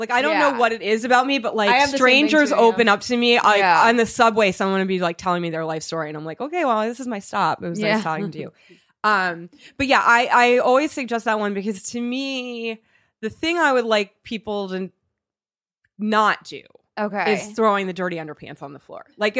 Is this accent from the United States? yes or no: yes; New York, United States; So I'm such a New Yorker right there.